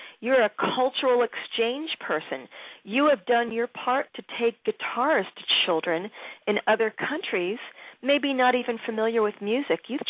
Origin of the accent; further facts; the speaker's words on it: Philadelphia, Pennsylvania, United States; I know it well. That's my hometown, girl. That is my hometown.